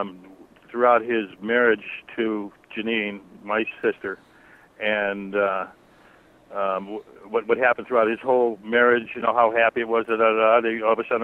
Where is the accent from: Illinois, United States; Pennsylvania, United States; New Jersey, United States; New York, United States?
Illinois, United States; Chicago; My hometown is Chicago